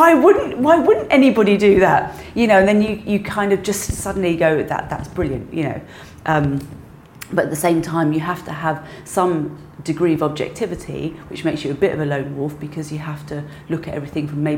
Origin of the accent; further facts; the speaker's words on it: London, United Kingdom; I grew up in South London.